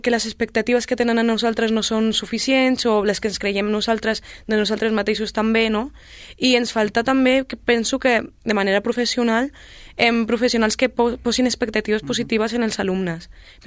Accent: Sabadell, Catalonia, Spain; jo sóc d'un barri d'aquí de Sabadell, sóc de Can Puigcener

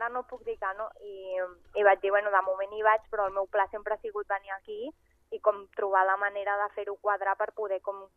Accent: Sabadell, Catalonia, Spain; first language Catalan; moved away; Venir a Sabadell, estar amb la meva família, amb els meus amics de sempre

